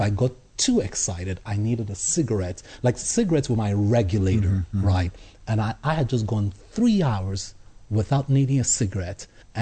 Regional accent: Nigeria; So I grew up in Nigeria.

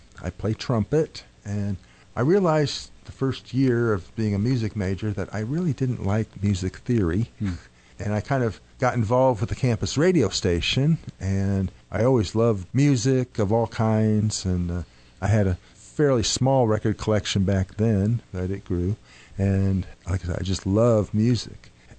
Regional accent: Chicago, Illinois, United States; born there; I was born in Chicago, lived there about a year and a hal

